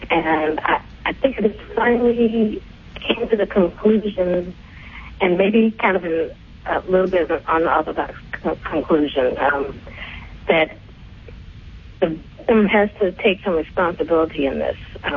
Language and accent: English; Detroit, Michigan, United States; now in California, United States; I am from Detroit, Michigan, the Motor City.